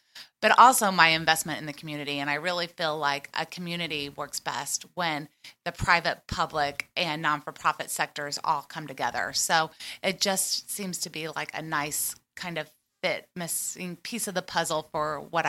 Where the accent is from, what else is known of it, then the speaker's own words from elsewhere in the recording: Columbus, Indiana, United States; Born and raised in Columbus, Indiana. Went to elementary school at St. Peter's and high school at Columbus East.